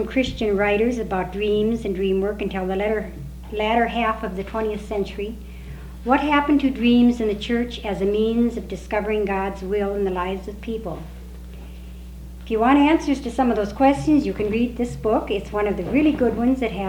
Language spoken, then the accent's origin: English; Oakland, California, United States; I'm from Oakland, California